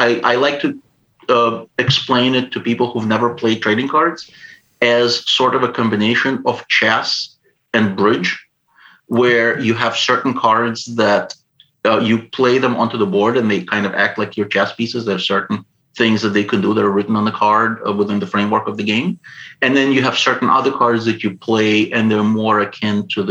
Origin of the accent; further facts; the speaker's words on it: Ukraine; born there; first language Russian; English is a second language; I grew up speaking, even though I was born in Ukraine, I grew up speaking Russian and absorbing Russian culture more so than the Ukrainian culture.